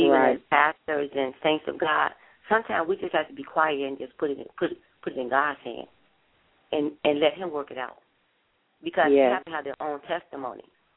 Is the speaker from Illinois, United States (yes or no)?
yes; Chicago, Illinois, United States; Raised up on the west side of Chicago, K-Town area.